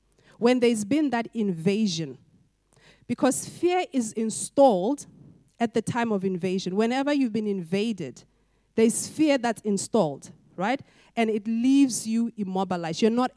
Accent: Botswana; back in my home country in Botswana

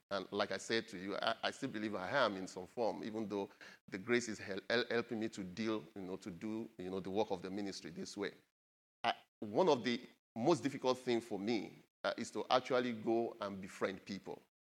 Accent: Nigeria; the government of my home country, Nigeria.

